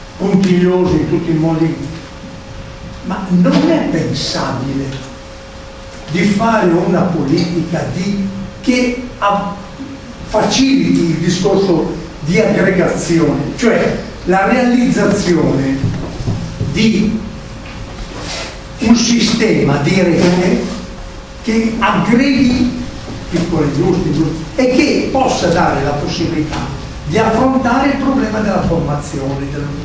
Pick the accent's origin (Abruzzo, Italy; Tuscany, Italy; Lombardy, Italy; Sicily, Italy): Lombardy, Italy; È vero, io vengo dalla Brianza.